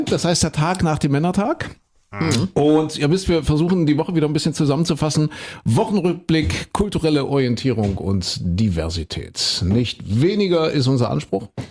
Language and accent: German; Saxony, Germany; wir kommen ja aus Mitteldeutschland, aus Sachsen